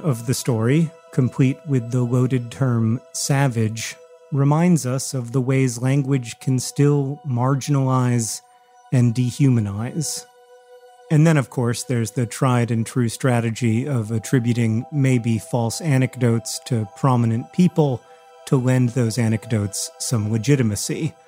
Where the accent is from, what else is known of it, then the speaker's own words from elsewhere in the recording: Orlando, Florida, United States; just about 50 miles east from where I grew up in Orlando.